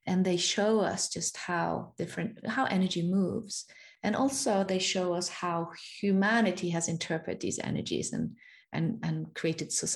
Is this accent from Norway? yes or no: yes; Norway; English is a second language; I come from the Norway